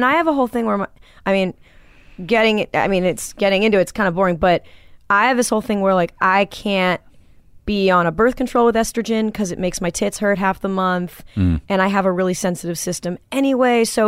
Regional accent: Manhattan Beach, California, United States; And it was weird growing up in Manhattan Beach because I was an anxious kid I was obsessed with musical theater and thought about death

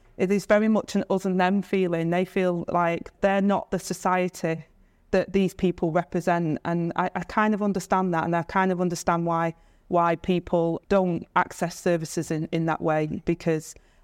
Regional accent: Stockport, North West England, United Kingdom; But yeah, I grew up in Stockport on this council estate, and the police put a police station at the end of the estate during my time on there because it was considered a no-go zone for authorities.

